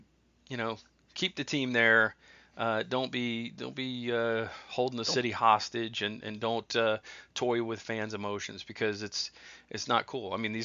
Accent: Ohio, United States; I grew up in Ohio, and I've seen my friends lose the Cleveland Browns.

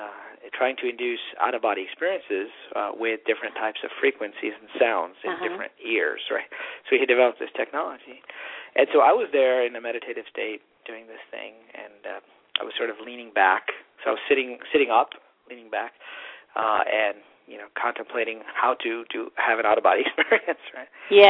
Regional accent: Pakistan; born there; and I was born in Pakistan in this life.

